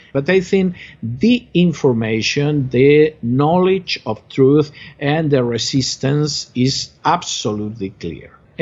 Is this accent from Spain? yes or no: yes; Spain; English is a second language; moved away as an adult; now in United States; I myself am an American citizen. I was exiled from Spain more than 8 years ago.